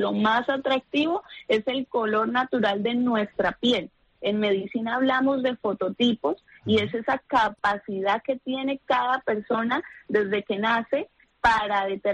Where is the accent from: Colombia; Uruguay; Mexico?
Colombia; moved away; Pues imagina que yo vengo de Colombia, ¿no? Para nosotros todo el año puede ser verano.